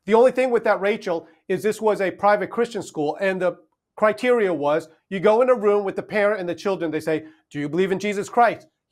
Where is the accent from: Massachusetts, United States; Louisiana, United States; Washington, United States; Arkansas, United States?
Arkansas, United States; I know in my home state, Arkansas, they just passed the same thing.